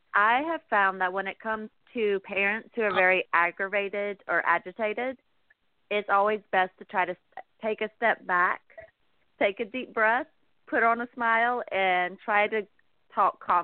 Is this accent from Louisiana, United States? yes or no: yes; Baton Rouge, Louisiana, United States; I'm from Baton Rouge, Louisiana.